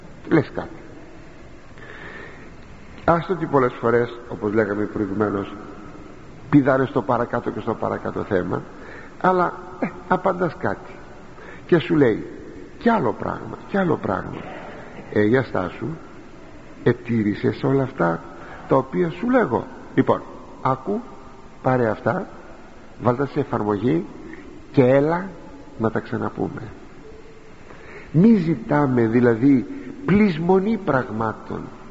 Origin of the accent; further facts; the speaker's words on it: Greece; σαν Έλληνες που είμαστε την έχουμε και εμείς κληρονομήσει